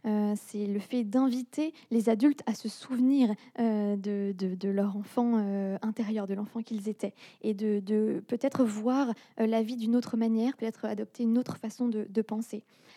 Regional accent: England, United Kingdom; mon point de vue … tant qu'anglaise

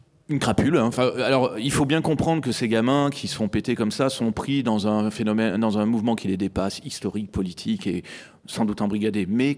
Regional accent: France; j'écris en tant que Français, quoi.

